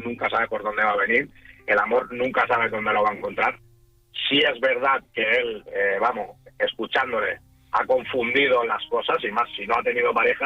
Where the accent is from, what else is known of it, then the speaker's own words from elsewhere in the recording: Las Palmas de Gran Canaria, Canary Islands, Spain; moved away as an adult; yo soy de Canarias, de Las Palmas de Gran Canaria.